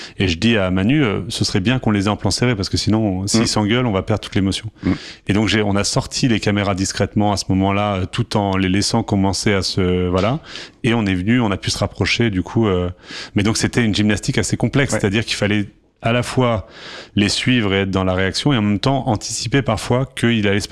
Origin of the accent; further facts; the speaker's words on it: Marseille, Provence-Alpes-Côte d'Azur, France; je suis marseillais.